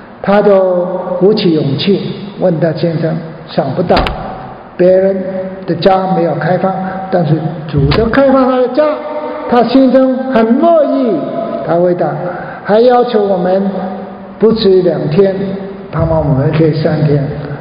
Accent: Guangzhou, Guangdong, China; 我的老家也是中国。我就知道，我6岁7岁的时候在广州读书，小学岭南小学，所以我也是中国人。

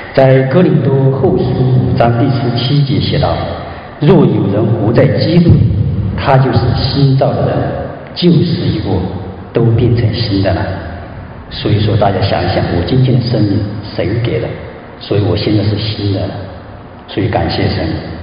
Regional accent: Chongqing, China; 我来自中国大陆重庆啊，是在一个偏僻的小山村里长大的啊，所以说在那里长大差不多应该说生活了高中毕业之前嘛就在那里长大了，

